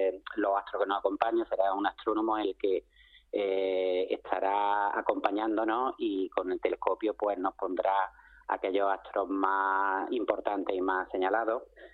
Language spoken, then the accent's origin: Spanish; Málaga, Andalusia, Spain; que mejor ya que somos malagueños que precisamente poner en valor nuestra provincia